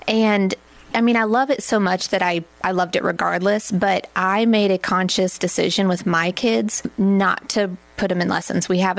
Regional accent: Toledo, Ohio, United States; also born or lived in North Carolina / Brussels, Belgium; I was born in North Carolina. I think when I was about 3, we moved to Toledo, Ohio for my dad to go to law school at around age 40, which is how old I am now.

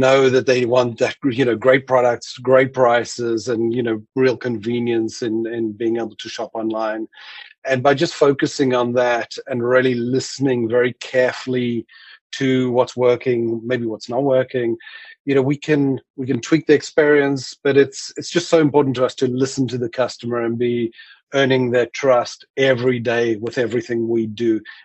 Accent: South Africa; being a South African.

